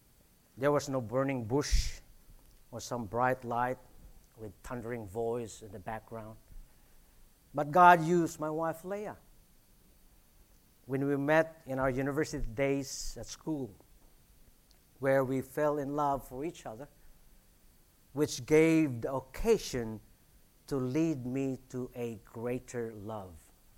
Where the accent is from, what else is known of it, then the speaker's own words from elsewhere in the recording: Philippines; I was born and bred in the Philippines in a non-practicing Catholic family.